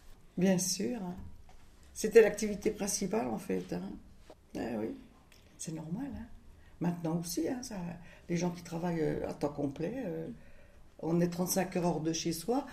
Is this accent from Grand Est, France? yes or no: yes; Grand Est, France; now in Villeurbanne, France; Pas du tout, je suis Lorraine.